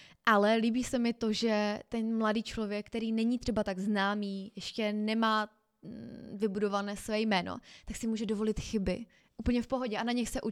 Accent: Havířov, Moravian-Silesian Region, Czechia; Pane bože, já jsem holka ze Šumbarku. Prostě vyrůstala jsem v getu a taky se mi povedly věci, o kterých jsem nikdy nesnila.

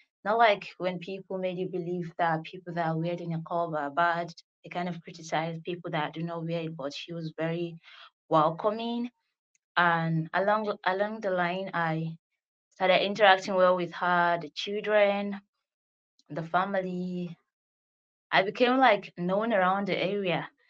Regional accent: Nigeria; I am a Nigerian mom of two.

